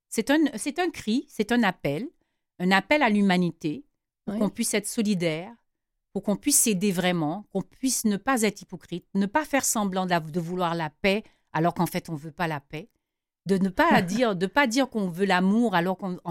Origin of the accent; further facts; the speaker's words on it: Dakar, Senegal; born there; je suis née à Dakar, au Sénégal.